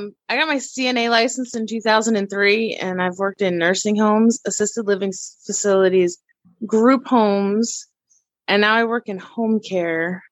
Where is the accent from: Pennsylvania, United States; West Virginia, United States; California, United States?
Pennsylvania, United States; Hellertown; also born or lived in Bethlehem; I always say the Lehigh Valley because I was born in Bethlehem. I went to school in Hellertown, which nobody knows.